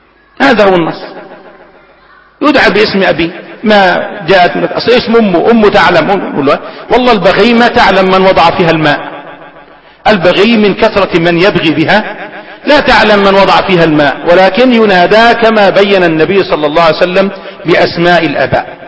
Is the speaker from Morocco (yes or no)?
no; Egypt